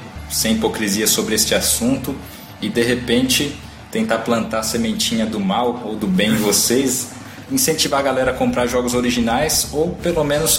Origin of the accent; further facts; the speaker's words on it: Osasco, São Paulo, Brazil; pra quem não sabe, nós somos de Osasco.